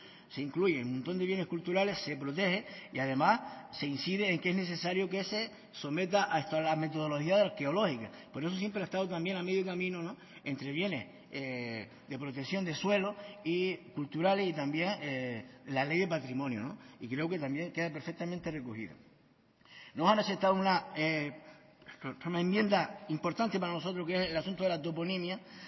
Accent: Canary Islands, Spain; nos caracterizan como una comunidad étnica singular que somos el pueblo canario

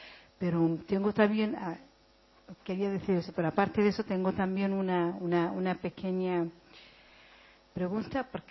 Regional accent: Western Sahara; yo eso lo digo yo y soy saharaui.

